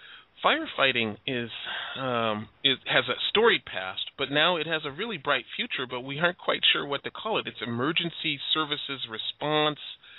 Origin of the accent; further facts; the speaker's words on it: Chicago, Illinois, United States; I'm from Chicago, and one of the worst kinds of events I can imagine is a fire in the middle of the winter